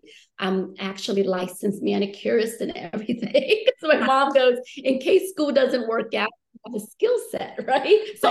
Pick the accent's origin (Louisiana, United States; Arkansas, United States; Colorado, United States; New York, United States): Louisiana, United States; New Orleans; I settled in New Orleans. And I was in the fifth grade by that time. And so when people ask me, where are you from? It's always hard for me to answer. I'm like, well, should I just say New Orleans? Because that's technically where I grew up a little bit.